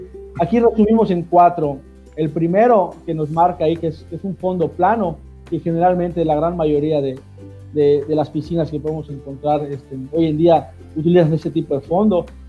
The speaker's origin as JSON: {"language": "Spanish", "region": "Yucatán", "country": "Mexico", "said": "Realmente nosotros como yucatecos, o la gran mayoría"}